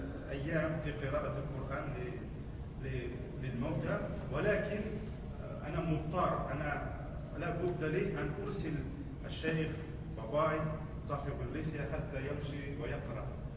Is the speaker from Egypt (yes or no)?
no; Russia; Arabic is a second language; عندنا في روسيا موجود بدعة قديمة من زمن